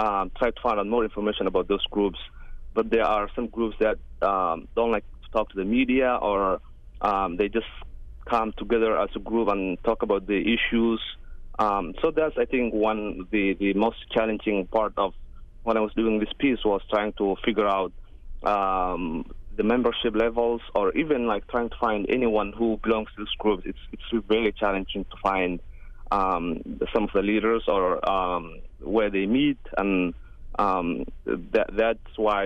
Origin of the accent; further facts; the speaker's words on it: Minnesota, United States; compared to my home state, Minnesota